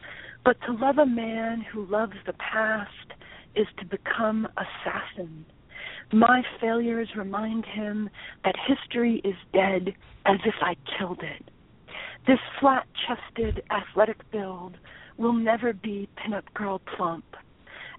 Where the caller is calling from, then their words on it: Newburgh, New York, United States; Newburgh, New York.